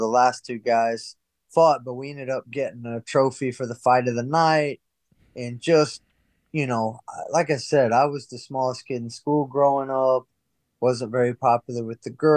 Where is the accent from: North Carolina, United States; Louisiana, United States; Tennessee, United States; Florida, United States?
North Carolina, United States; Asheville; So I ended up winning the event in my hometown at the Asheville Civic Center.